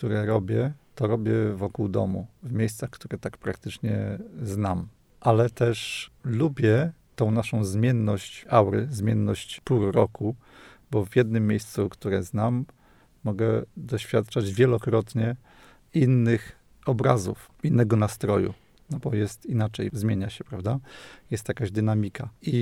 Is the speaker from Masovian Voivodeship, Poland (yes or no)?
yes; Masovian Voivodeship, Poland; now in Olsztyn, Poland; cieszę się z tego, że nie wróciłem do środka Mazowsza, skąd pochodzę